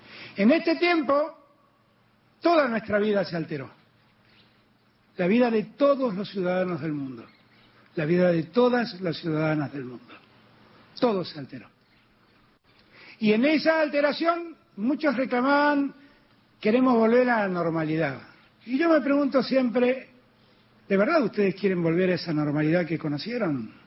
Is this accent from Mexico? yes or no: no; Argentina; me tocó estar a mí como presidente argentino